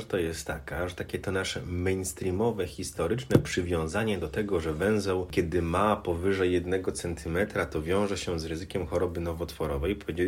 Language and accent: Polish; Pomeranian Voivodeship, Poland; my jesteśmy z Pomorza